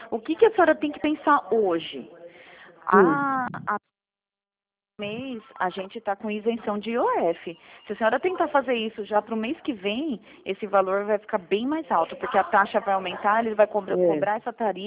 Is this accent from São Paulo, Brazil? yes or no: yes; São Paulo, Brazil; eu sou de São Paulo